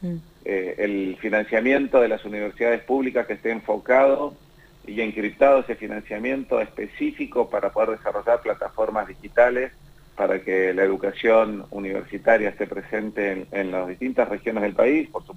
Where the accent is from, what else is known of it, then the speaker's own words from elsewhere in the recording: Neuquén, Argentina; como somos los neuquinos